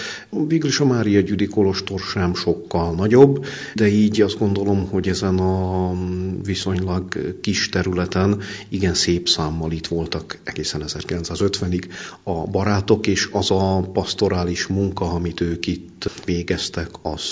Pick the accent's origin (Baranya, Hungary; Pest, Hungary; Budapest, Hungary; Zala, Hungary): Baranya, Hungary; Vajszló; az én szülőfalumban. Az általános iskolai tanulmányokat ott végeztem Vajszlón.